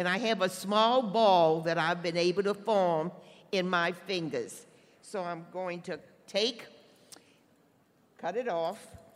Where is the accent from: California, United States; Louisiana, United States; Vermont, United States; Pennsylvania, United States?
Louisiana, United States; New Orleans; Welcome, everyone. Welcome to my hometown, La Nouvelle Orléans.